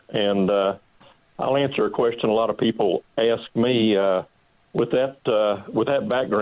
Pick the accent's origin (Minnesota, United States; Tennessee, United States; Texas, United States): Tennessee, United States; Oak Ridge; I grew up in Oak Ridge, Tennessee, in East Tennessee, but that's another story.